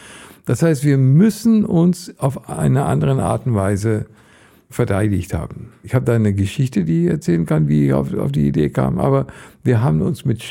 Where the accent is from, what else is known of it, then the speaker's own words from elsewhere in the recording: India; In diese Teil Indiens, wo ich aufgewachsen bin. Das ist eine Gegend, die ist etwas westlich von Nepal.